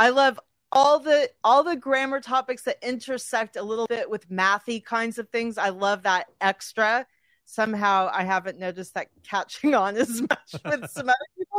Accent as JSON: {"language": "English", "town": "Los Angeles", "region": "California", "country": "United States", "tie": "born or raised there", "said": "I grew up near the Valley in the 80s in Los Angeles, so there are things that I am doing right now that are probably annoying people"}